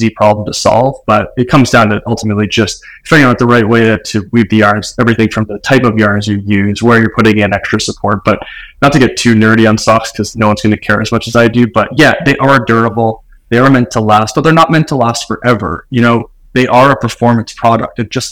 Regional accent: Toronto, Ontario, Canada; now in Victoria, Canada; Live in Victoria, BC for the past 10 years, but originally from the Toronto area. So good old Canadian boy.

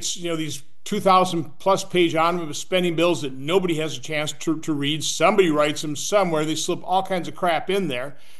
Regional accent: Oshkosh, Wisconsin, United States; now in Washington, United States

